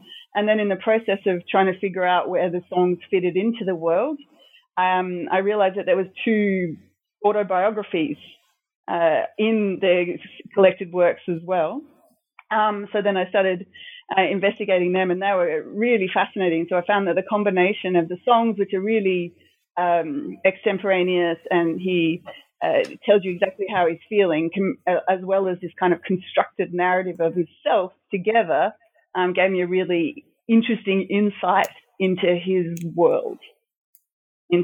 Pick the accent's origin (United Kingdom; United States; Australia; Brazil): Australia; I grew up in the north of Australia, and my first job was as a journalist.